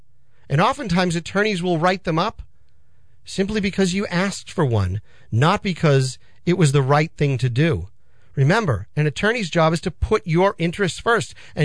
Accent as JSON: {"language": "English", "region": "Massachusetts", "country": "United States", "tie": "born or raised there", "lives_now": "North Andover, United States", "said": "I grew up on the North Shore, live in the Merrimack Valley with my five kids and my wife in North Andover."}